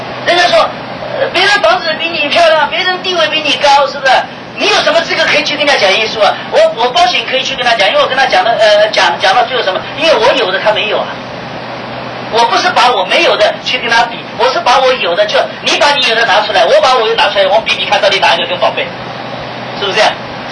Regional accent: Taiwan; also born or lived in China / Thailand / Shanghai; 就像我生是生在中国，长是长在这个台湾，是不是？真正的工作是在泰国，所以我在泰国时间最久嘛， 我说我13年在上海，19年在台湾，我有20多年时间在泰国。

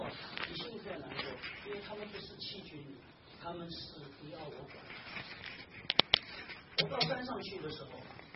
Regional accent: Shanghai, China; born there; 他没有想到我是生在上海的。

